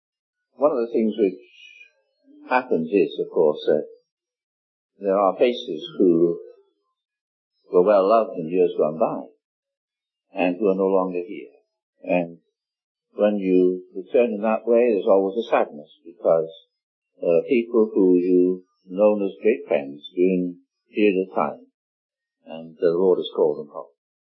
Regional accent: Wales, United Kingdom; And I'm from Wales, the land of song, and they didn't give me an addition.

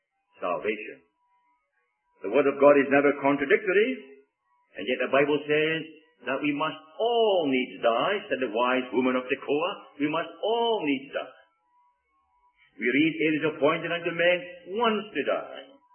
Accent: Edinburgh, Scotland, United Kingdom; the captain was from Glasgow and I was from Edinburgh. And we were the only two Scotsmen aboard that ship.

